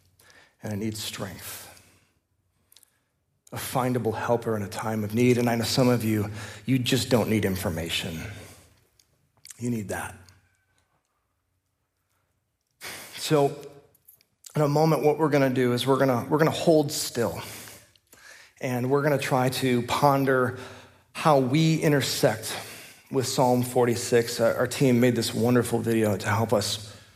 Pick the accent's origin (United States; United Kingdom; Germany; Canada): United Kingdom; England; At Christmas, we sing, we're English, so we say it differently.